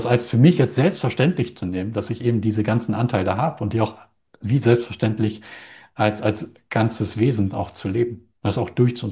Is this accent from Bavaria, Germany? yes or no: no; Lower Saxony, Germany; also ich komme ja auch aus Friesland